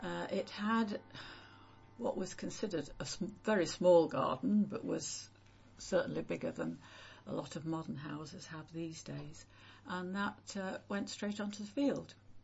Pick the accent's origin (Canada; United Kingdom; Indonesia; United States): United Kingdom; Totley, Yorkshire and the Humber; in Totley, which backed onto fields and or one field and a bit